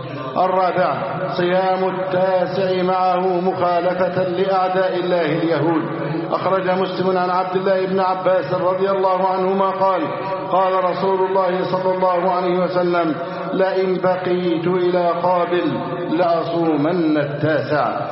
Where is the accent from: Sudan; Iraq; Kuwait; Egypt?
Egypt